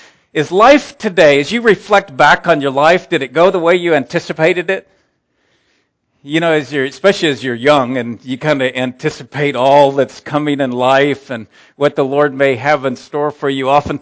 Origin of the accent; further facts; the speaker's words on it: Texas, United States; We come from the Dallas-Fort Worth area